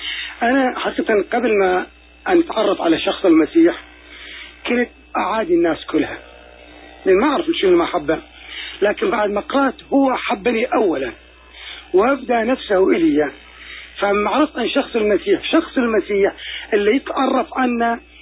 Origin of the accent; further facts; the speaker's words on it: Iraq; وخاصة الدول العربية، أمتنا العربية وبالأخص بلدي العراق العزيز في هذه الأيام الحرجة